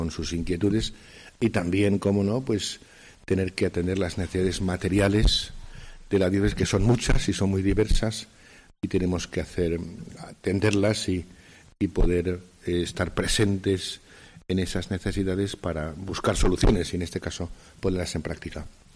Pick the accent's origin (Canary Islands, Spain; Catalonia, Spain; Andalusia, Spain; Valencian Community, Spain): Valencian Community, Spain; now in Cantabria, Spain; especialmente en Valencia, pero como bien se sabe, es mi tierra.